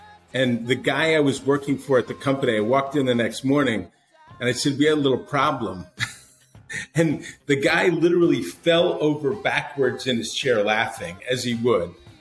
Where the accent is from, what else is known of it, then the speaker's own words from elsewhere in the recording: Philadelphia, Pennsylvania, United States; I grew up in Philadelphia